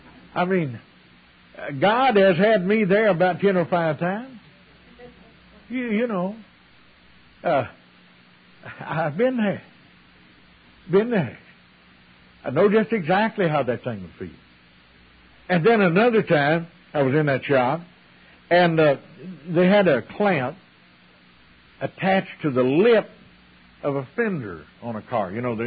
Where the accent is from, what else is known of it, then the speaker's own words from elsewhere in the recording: Missouri, United States; I grew up here in Missouri in the Ozarks, close to Springfield.